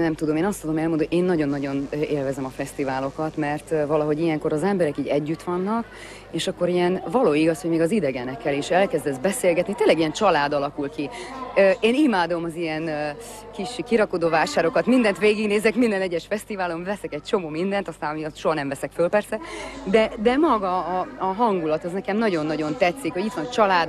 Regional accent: Transylvania, Romania; Nagyon-nagyon sokat köszönhetek Erdélynek, a tanárainak, a barátaimnak. Nagyon, nagyon örülök, hogy ott nevelkedtem

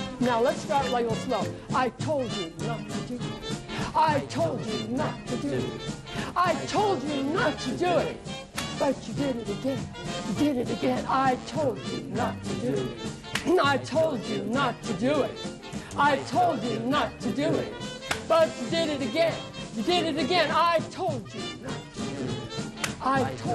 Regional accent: New York City, New York, United States; I'm from New York City, and there are two subjects that are of great interest to New Yorkers.

